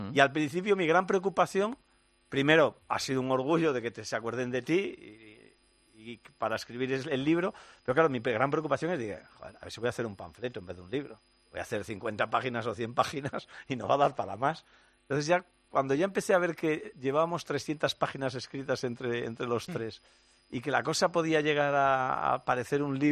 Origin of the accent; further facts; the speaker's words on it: Sarria, Galicia, Spain; born there; Yo nací en Sarria, pero en una aldea. Sarria es, el digamos, la cabeza de partido, pero yo nací en una aldea muy pequeñita que se llama Loseiro, que es donde nació mi madre también.